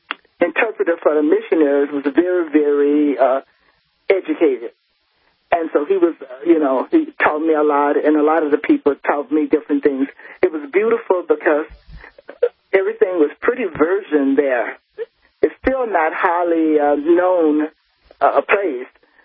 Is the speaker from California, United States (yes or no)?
no; Houston, Texas, United States; I came from Houston, Texas, and I was raised there, and my siblings all still live there. I'm the only one that's no longer there.